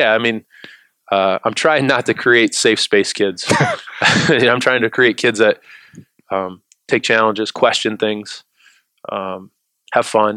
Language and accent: English; Iowa, United States; I'm from Iowa.